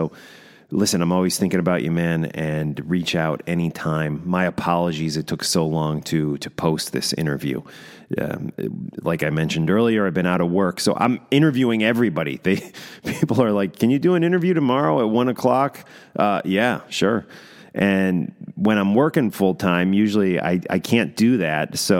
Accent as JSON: {"language": "English", "region": "West Coast", "country": "United States", "said": "I don't know if it's because I'm from the West Coast, but I don't get the fascination"}